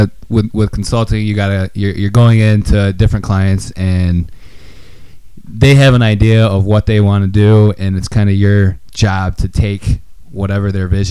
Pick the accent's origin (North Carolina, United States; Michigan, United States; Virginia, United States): Michigan, United States; I'm from the Lansing area, so okay. A very small town outside of Lansing, Michigan.